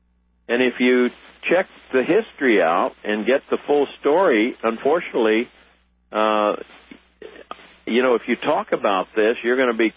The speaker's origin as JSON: {"language": "English", "town": "Washington", "region": "District of Columbia", "country": "United States", "tie": "born or raised there", "said": "When I was a kid, it wasn't like that when I grew up in Washington, D.C."}